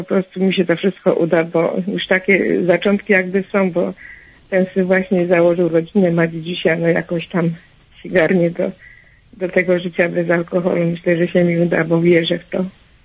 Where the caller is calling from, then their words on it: Lesser Poland, Poland; Szczęść Boże, ja z Małopolski dzwonię